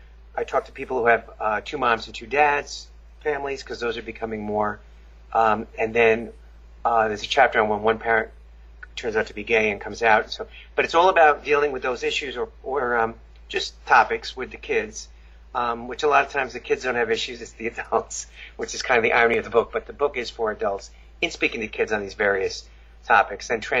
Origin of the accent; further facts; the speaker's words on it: Long Island, New York, United States; I grew up in Long Island, New York, so parts are conservative and parts aren't, you know, it just depends.